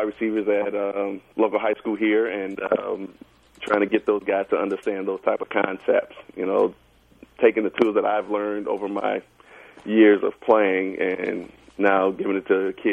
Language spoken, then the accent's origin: English; Midwest, United States; I grew up in Big Ten country, so, you know, I pick up Michigan, Ohio State, Michigan State, and all those guys